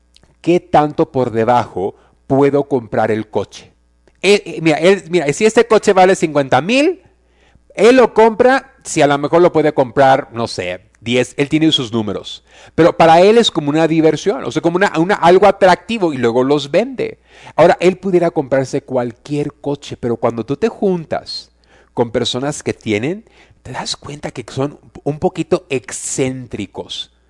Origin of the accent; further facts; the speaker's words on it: Mexico; Y como buen mexicano, cuando nos ponemos a dieta